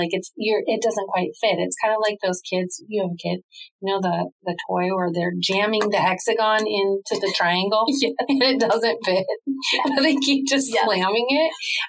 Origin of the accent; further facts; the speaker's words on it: Canada; So we were living in Canada. I am Canadian.